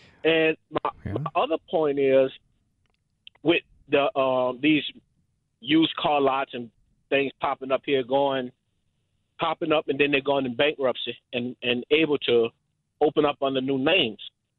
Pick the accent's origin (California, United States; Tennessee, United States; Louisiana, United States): Louisiana, United States; New Orleans; I'm born and raised in New Orleans.